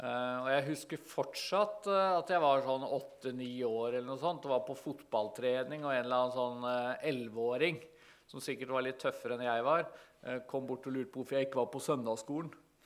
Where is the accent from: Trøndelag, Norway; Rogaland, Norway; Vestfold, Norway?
Vestfold, Norway; Tønsberg; Jeg kommer altså fra Tønsberg i Vestfold, vokst opp med kristendom, vokst opp i et kristent ungdomsmiljø knyttet til Misjonssambandet.